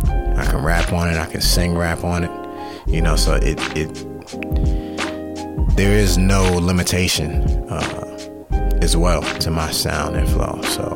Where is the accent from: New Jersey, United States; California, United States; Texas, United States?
New Jersey, United States; Somerset; I'm from Somerset, New Jersey.